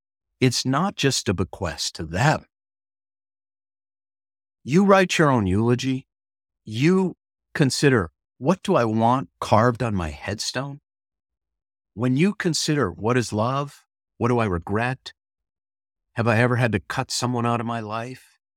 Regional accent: St. Louis Park, Minnesota, United States; born there; So the fact that I was born in St. Louis Park, Minnesota on June 3rd in 1960, that's a fact.

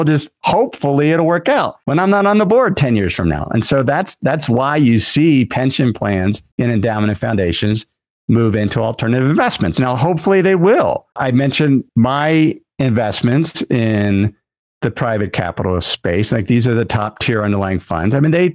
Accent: Cincinnati, Ohio, United States; my hometown where I grew up was Cincinnati.

